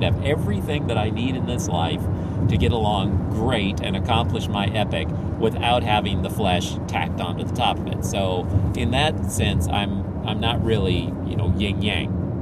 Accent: Philippines; As I've said before, I grew up in the Philippines

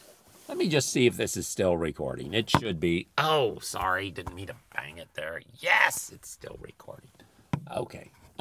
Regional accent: Philippines; it's a hard sell for me because I grew up in the Philippines.

